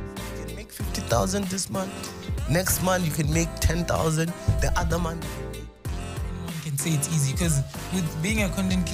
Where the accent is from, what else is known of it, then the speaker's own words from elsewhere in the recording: Musina, Limpopo, South Africa; I'm from Musina. It's not a small town, but it's a small town. So, yeah, I'm turning 26 this year.